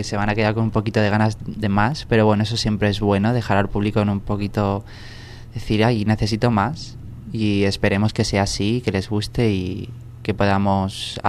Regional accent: Spain; estoy deseando empezar a bailar, a estrenar y a ver España, a ver mi país, que es lo que quería.

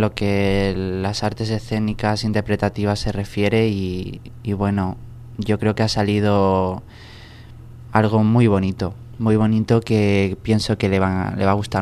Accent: Spain; estoy deseando empezar a bailar, a estrenar y a ver España, a ver mi país, que es lo que quería.

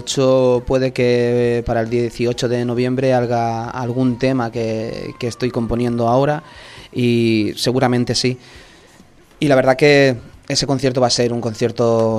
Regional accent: Jumilla, Region of Murcia, Spain; y alrededores, es cierto, sí. Porque me siento muy arropado en todo lo que es mi tierra y alrededores

